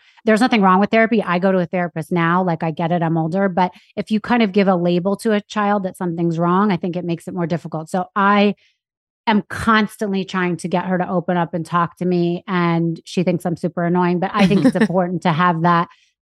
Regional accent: New York City, New York, United States; We're from New York City. We're not sheltered people.

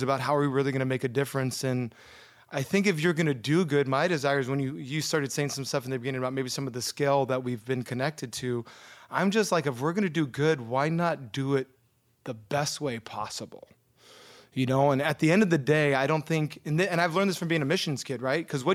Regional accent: Hawaii, United States; I mean, we grew up in Hawaii.

